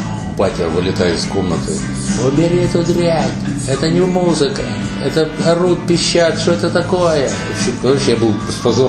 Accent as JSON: {"language": "Russian", "town": "Kharkiv", "region": "Kharkiv Oblast", "country": "Ukraine", "said": "я же харьковчанин"}